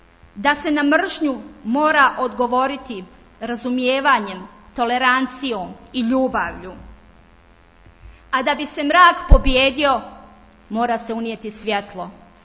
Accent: Bosnia & Herzegovina; smo mi, kao Bosanci i Hercegovci, očuvali svoj identitet

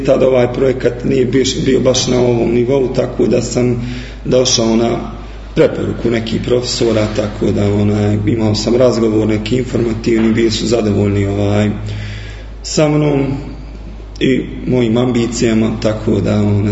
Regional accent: Lukavac, Tuzla Canton, Bosnia & Herzegovina; 92. sam godište, dolazim iz Lukavca, osnovnu i srednju školu završio sam u Lukavcu, a Rudarsko-geološko-građevinski fakultet u Tuzli

